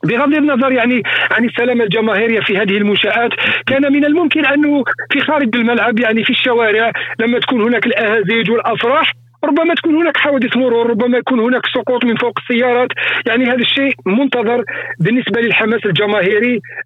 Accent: Algeria; أنا كإعلامي جزائري أؤكد للجمهور

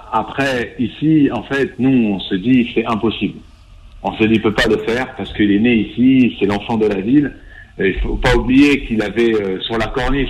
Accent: Marseille, Provence-Alpes-Côte d'Azur, France; en tant que Marseillais et en tant que joueur qui a joué et qui a pas joué à l'OM mais qui est né à Marseille.

